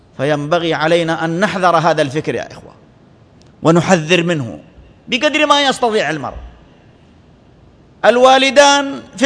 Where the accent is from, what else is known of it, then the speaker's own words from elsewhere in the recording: Saudi Arabia; ولله الحمد والمنة في هذا البلد المبارك بلادنا المملكة العربية السعودية